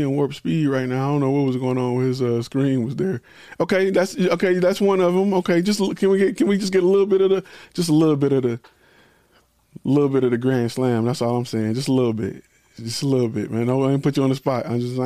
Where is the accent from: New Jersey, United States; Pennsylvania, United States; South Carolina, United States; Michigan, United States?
Michigan, United States; Detroit; Okay. I'm from Detroit. I get it. I love it.